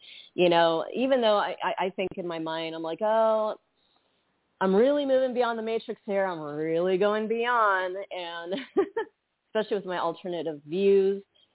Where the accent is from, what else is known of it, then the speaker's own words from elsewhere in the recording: United States; You know me, I mean, I'm from America.